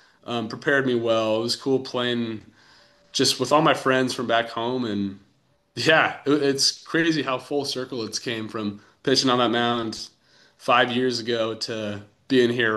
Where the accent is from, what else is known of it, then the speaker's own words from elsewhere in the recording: Washington, United States; I mean, like, I'm fine throwing like 30 to 40 degrees. I'm from Washington.